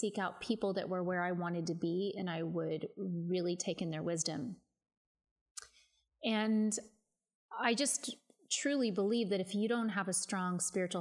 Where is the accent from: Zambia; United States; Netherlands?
United States; Midwest; I came from the Midwest where there was a lot of judgment.